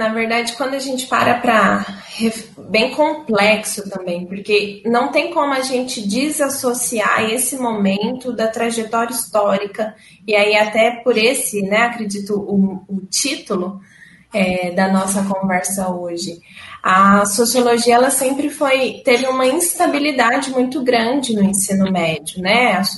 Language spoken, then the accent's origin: Portuguese; Minas Gerais, Brazil; eu sou mineira, né, nascida, criada em Minas Gerais. Estudei aqui, fui para uma cidade vizinha, atualmente eu moro em Uberaba, estudei em Uberlândia